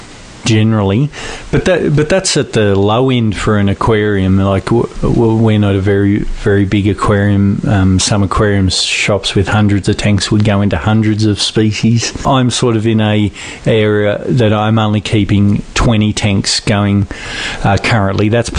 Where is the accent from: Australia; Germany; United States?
Australia; Being Australian, a white, male, privileged...